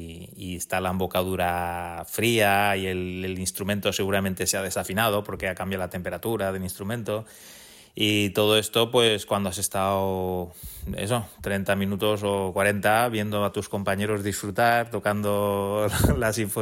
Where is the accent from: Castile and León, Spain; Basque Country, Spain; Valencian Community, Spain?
Valencian Community, Spain; creo que es muy común en las bandas de música de Valencia, donde yo empecé a estudiar, en la banda de mi pueblo.